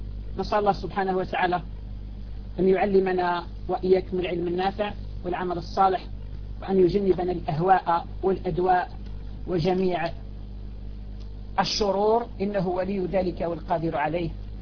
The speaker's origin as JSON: {"language": "Arabic", "country": "Algeria", "said": "عندنا في الجزائر"}